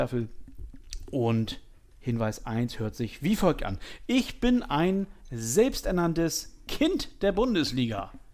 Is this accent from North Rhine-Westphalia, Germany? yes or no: no; Hamburg, Germany; Also mir als Hamburger